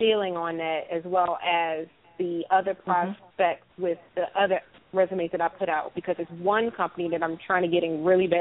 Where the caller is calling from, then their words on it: Alexandria, Virginia, United States; Alexandria, Virginia.